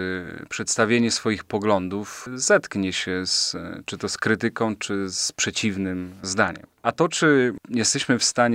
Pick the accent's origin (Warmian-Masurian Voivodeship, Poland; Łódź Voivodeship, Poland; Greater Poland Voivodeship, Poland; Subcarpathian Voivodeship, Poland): Greater Poland Voivodeship, Poland; Pleszew; jego miejscem jest moje rodzinne miasto Pleszew, ale te miejsca to są takie miejsca, które ja zapamiętałem z dzieciństwa